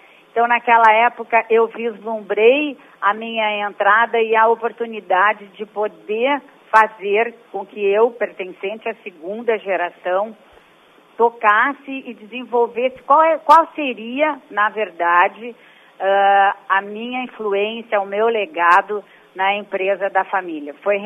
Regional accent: Camaquã, Rio Grande do Sul, Brazil; born there; now in Porto Alegre, Brazil; Eu vim e morei em Porto Alegre, eu nasci em Camaquã e vim morar aqui em Porto Alegre quando eu tinha 18 anos.

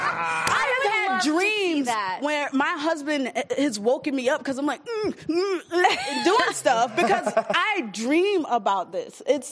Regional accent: Orlando, Florida, United States; in my hometown, Orlando, Florida.

